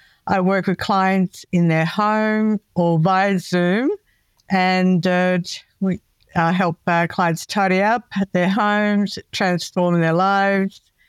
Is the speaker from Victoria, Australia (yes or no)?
yes; Melbourne, Victoria, Australia; now in Los Angeles, United States; As you know, I'm from Melbourne as well, but living in Los Angeles now.